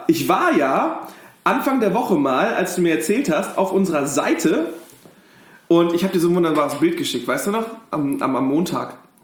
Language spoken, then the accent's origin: German; Germany; Ich komme aus einer Stadt, die für 2 Sachen berühmt ist. Die Diddelmaus und TNT.